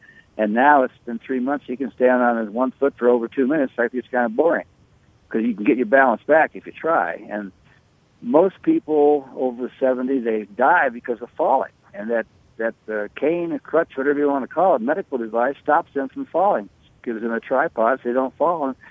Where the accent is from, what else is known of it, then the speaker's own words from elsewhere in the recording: United States; I just wanted to, you know, have an American-made product, since I'm an American.